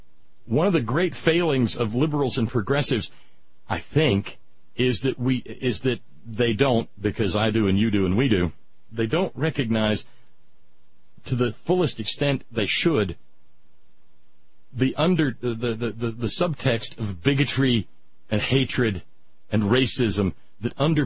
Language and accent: English; the South, United States; and as I know, having grown up in the South